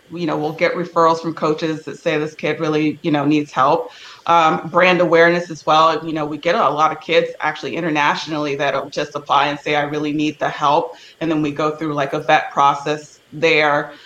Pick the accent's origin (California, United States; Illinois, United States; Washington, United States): California, United States; Los Angeles; And I myself, I grew up in Los Angeles and the suburbs, so I like to keep a little bougie-ness involved at all times